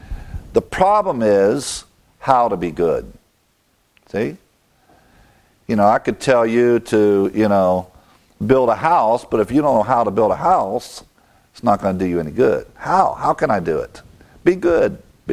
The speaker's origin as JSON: {"language": "English", "country": "United States", "said": "found out I'm a Brit. But I'm American. I live here."}